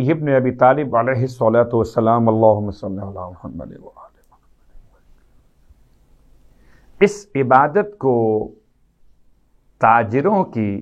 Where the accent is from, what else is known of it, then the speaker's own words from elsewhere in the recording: Karachi, Sindh, Pakistan; میرا تعلق اس شہر سے ہے, اس ملک سے ہے, پاکستان سے میرا تعلق, اور پاکستان کے شہر کراچی سے میرا تعلق